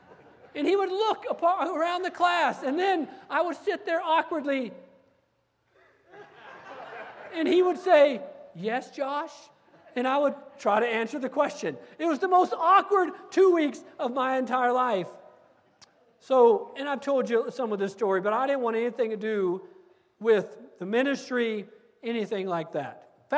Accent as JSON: {"language": "English", "country": "United States", "tie": "born or raised there", "said": "I was a missionary kid growing up on the Navajo Indian Reservation, and by the time I'd spent a lot of my life there, I was completely done living as a missionary kid."}